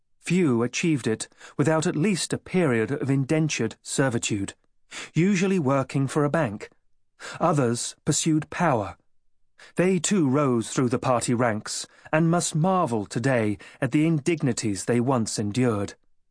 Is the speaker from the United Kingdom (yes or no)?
yes; United Kingdom; But as a British citizen, I could not even vote in that election.